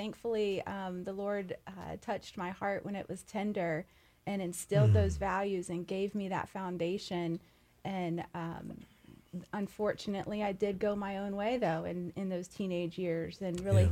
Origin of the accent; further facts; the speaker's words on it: Fort Pierce, Florida, United States; So I was born and raised in Fort Pierce, Florida.